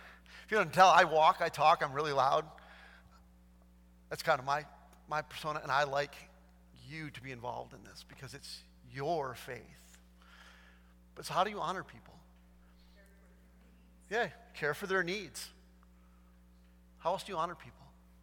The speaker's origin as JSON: {"language": "English", "region": "Wisconsin", "country": "United States", "tie": "born or raised there", "said": "We grew up in Wisconsin, so we were starting with a disadvantage."}